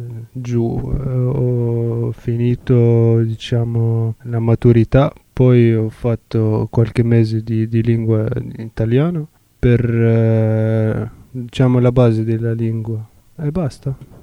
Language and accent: Italian; Tunisia; Italian is a second language; moved away as an adult; now in Italy; vengo dalla Tunisia, sono venuto qui da 6 anni, al 2011, agosto 2011, per fare l'università.